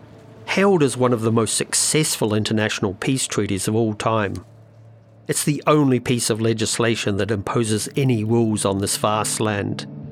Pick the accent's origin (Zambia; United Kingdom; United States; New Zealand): New Zealand; as a Kiwi